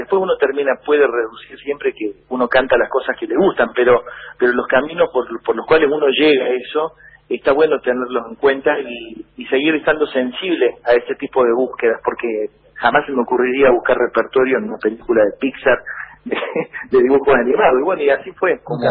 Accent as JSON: {"language": "Spanish", "region": "Córdoba", "country": "Argentina", "said": "que soy de Córdoba"}